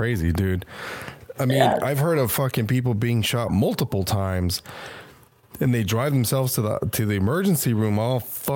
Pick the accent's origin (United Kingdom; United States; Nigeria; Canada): United States; City Terrace, California; I go, I grew up in City Terrace. Right away, clean giveaway. Yeah, I grew up in City Terrace. And then, but then when I moved to Montebello